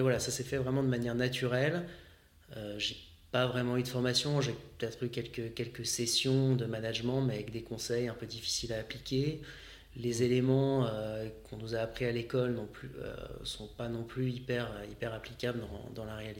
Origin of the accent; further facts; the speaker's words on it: Saint-Étienne, Auvergne-Rhône-Alpes, France; Je viens de Saint-Étienne